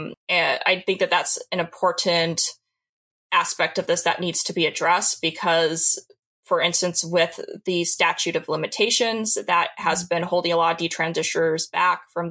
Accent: Oregon, United States; I've also done testimony in my home state of Oregon.

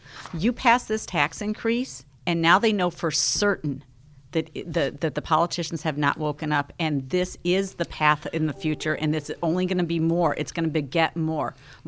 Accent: South Dakota, United States; now in Illinois, United States; I'm one of six children. We grew up in South Dakota. And four out of the six of us children moved to Illinois in the early 90s

